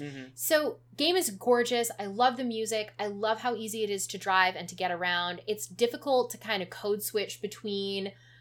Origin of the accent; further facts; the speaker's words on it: Canada; I kind of fell off of Assassin's Creed for 3 because as a Canadian, I was like, ew, rah-rah America?